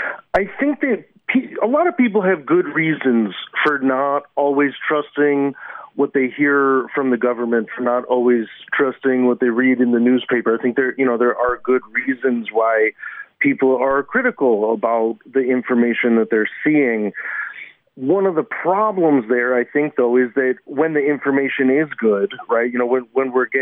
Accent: Chicago, Illinois, United States; now in Auckland, New Zealand; I'm from Chicago. These days I'm a digital media researcher at University of Auckland.

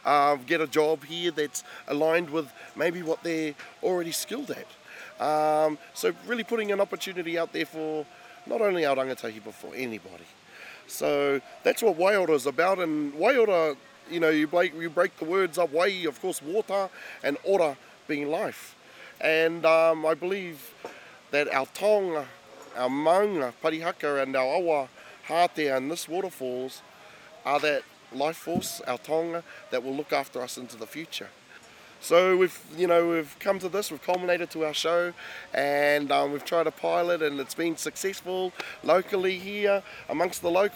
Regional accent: Sydney, New South Wales, Australia; now in New Zealand; I grew up in Kapahaka, practising every Sunday with our Kapahaka group, Te Huinga Waka in Sydney, where I grew up, returning to Aotearoa

